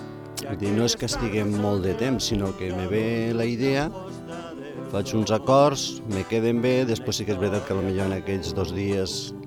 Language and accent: Catalan; Catalonia, Spain; born there; Ma mare i mon pare són de sevillanos, li van vindre aquí fa molts d'anys. Jo soc català, soc nascut aquí